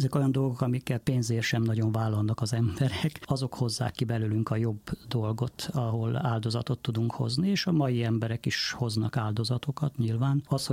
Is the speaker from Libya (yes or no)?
no; Transylvania, Romania; én Erdélyből származom